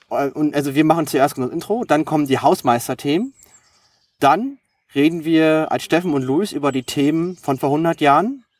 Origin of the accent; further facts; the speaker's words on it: Berlin, Germany; Ich bin ja Berliner und bin für meinen Job nach Düsseldorf gezogen und ich habe meine Firma überredet, mich nach Berlin zu versetzen.